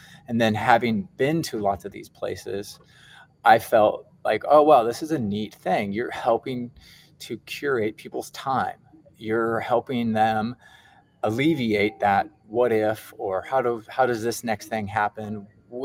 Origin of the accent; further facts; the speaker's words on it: Eugene, Oregon, United States; I grew up on the West Coast in Oregon, actually, right outside of the town of Eugene. So it was a nice little college town to grow up in.